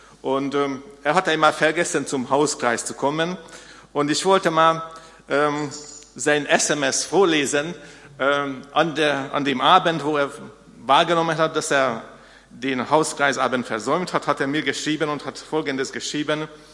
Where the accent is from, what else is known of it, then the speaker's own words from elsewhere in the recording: Hungary; German is a second language; Ich komme aus Ungarn, wie ihr das hören könnt, aber ich komme nicht ungern hier. Und ich bin dort aufgewachsen.